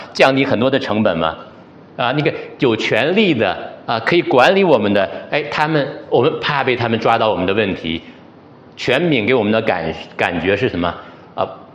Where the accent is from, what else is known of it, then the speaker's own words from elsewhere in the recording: Northeast China, China; 我老家在东北，我们家旁边就是那个市里面最大的一个公园。